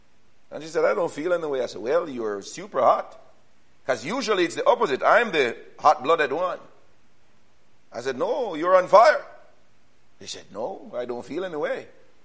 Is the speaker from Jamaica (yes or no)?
yes; Jamaica; I mean, I grew up in Jamaica where mosquitoes have been biting me since I was born.